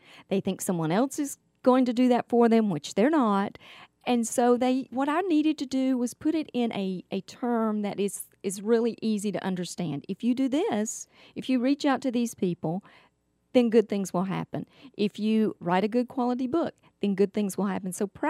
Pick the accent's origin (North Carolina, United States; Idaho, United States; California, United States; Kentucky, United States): North Carolina, United States; I was on tour with … in my home state of North Carolina.